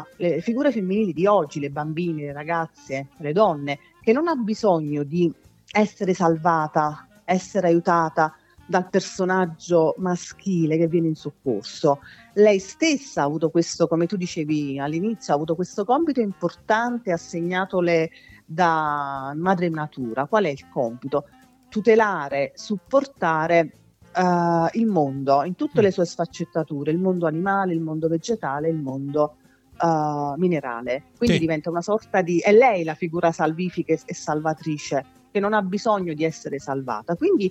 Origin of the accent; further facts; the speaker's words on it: Ariano Irpino, Campania, Italy; Io sono di Ariano Irpino, in provincia di Avellino, quindi Campania, l'entroterra Campania.